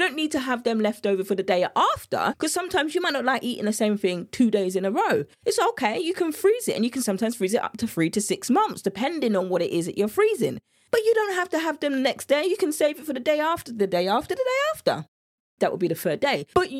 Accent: England, United Kingdom; accent: English; You see my English accent there?

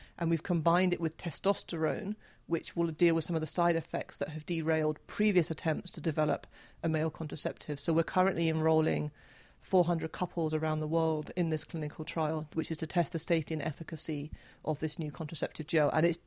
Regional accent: United Kingdom; now in United States; As a European, as a Brit

